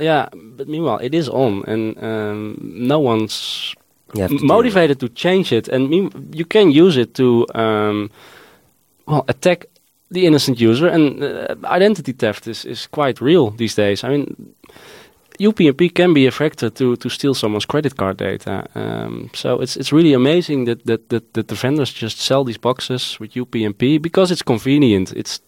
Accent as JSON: {"language": "English", "town": "The Hague", "region": "South Holland", "country": "Netherlands", "said": "I'm from The Hague, and I started there traveling."}